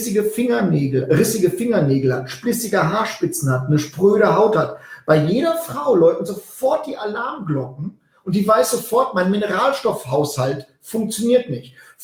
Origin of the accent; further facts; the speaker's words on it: North Rhine-Westphalia, Germany; ich komme aus dem Westfälischen, da spricht man von einer Pläte.